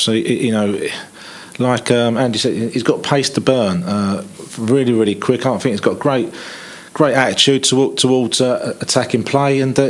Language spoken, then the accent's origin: English; Dartford, South East England, United Kingdom; I grew up in Dartford, so that was the next town along.